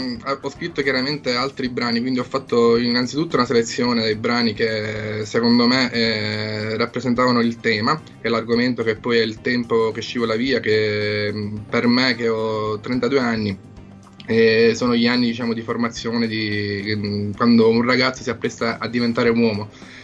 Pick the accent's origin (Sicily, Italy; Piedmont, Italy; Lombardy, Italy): Sicily, Italy; Alcamo; Io sono di Alcamo.